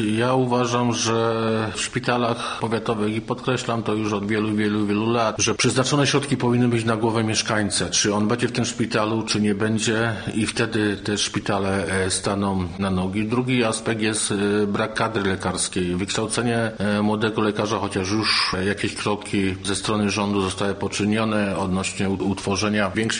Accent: Wieluń, Łódź Voivodeship, Poland; mamy ten oddział już tutaj u siebie w Wieluniu

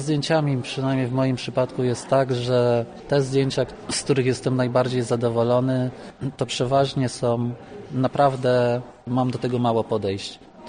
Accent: Łódź, Łódź Voivodeship, Poland; jestem z Łodzi. To jest to miasto industrialne.

